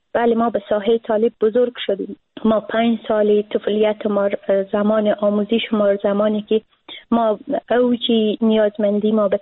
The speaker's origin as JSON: {"language": "Persian", "country": "Afghanistan", "said": "اوقدر با محیط افغانستان و با محیط فرهنگی کشورمان متاسفانه در دهه‌های جنگ قربانی شده ایم"}